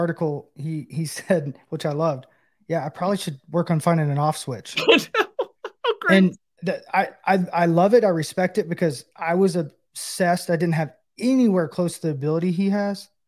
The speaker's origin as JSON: {"language": "English", "town": "Knoxville", "region": "Tennessee", "country": "United States", "tie": "born or raised there", "said": "We should go visit him in Knoxville, my hometown."}